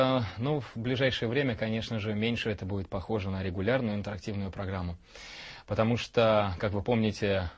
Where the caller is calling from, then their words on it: Voronezh, Voronezh Oblast, Russia; из Воронежа, здравствуйте.